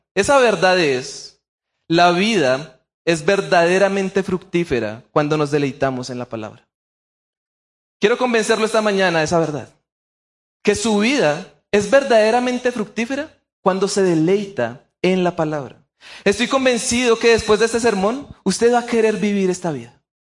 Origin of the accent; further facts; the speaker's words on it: Colombia; Y eso es lo que tomamos como colombianos.